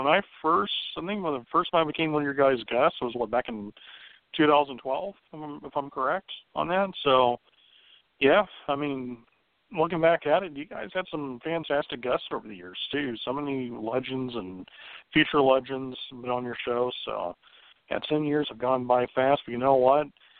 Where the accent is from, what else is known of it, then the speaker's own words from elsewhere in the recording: Florida, United States; I mean, as a kid growing up in Florida, I was always a Chicago sports fan.